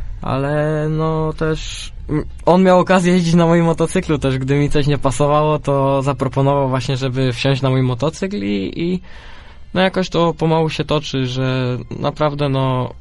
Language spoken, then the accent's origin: Polish; Leszno, Greater Poland Voivodeship, Poland; No dokładnie tak, no jestem z Leszna, pochodzę z Leszna, gdzie raczej się na przyczepnych torach jeździ